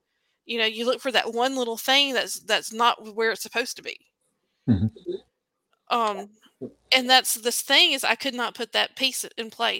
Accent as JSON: {"language": "English", "town": "Brandon", "region": "Mississippi", "country": "United States", "tie": "born or raised there", "said": "Growing up in Brandon, Mississippi, we were all friends"}